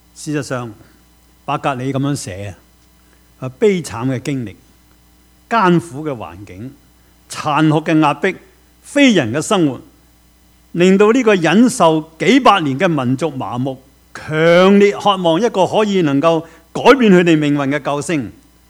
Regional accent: China; 贵州我哋中国人成日有一句说话啦

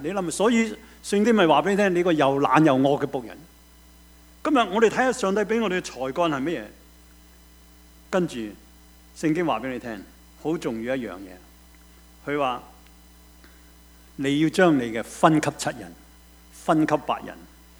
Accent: New Territories, Hong Kong; 我在香港新界长大，我家是耕田的，养猪的，

